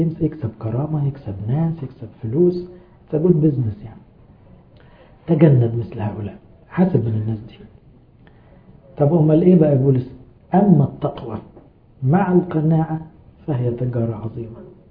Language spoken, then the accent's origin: Arabic; Egypt; وما زالت الكلمة دي مستخدمة في كلامنا لغاية دلوقتي كمصريين